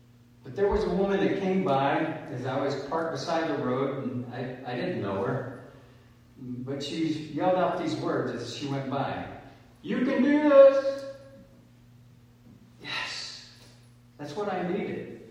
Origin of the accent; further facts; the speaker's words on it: the South, United States; You know, I come from the South and everything is fixing. Fixing to do this, fixing to do that.